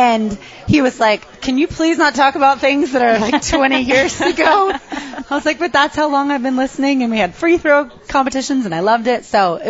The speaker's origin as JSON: {"language": "English", "town": "Atlantic Beach", "country": "United States", "tie": "born or raised there", "said": "I grew up in Atlantic Beach."}